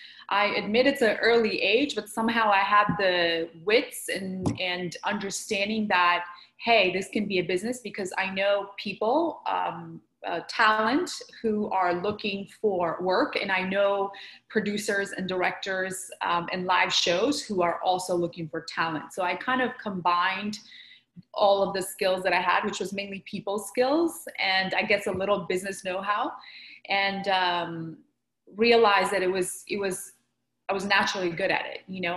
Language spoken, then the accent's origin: English; Georgia; I grew up in Georgia, the country. For those of you who are wondering, Georgia is a country in Europe. It is south of Russia.